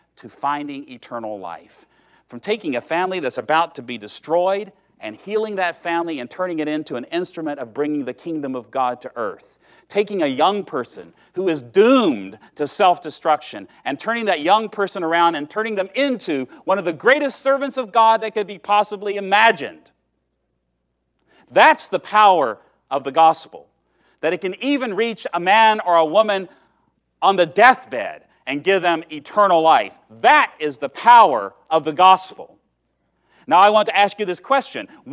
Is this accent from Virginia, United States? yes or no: yes; Virginia, United States; you see, I'm from Southwest Virginia, which is very different from West Virginia